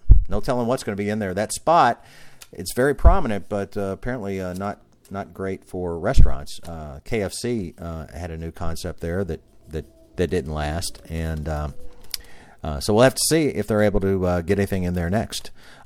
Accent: Louisville, Kentucky, United States; some of the big stories that are happening in the world of Louisville, Kentucky, my hometown.

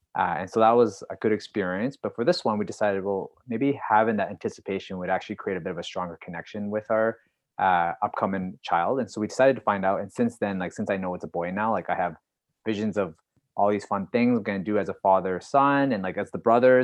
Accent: Calgary, Alberta, Canada; I'm from Calgary, Alberta.

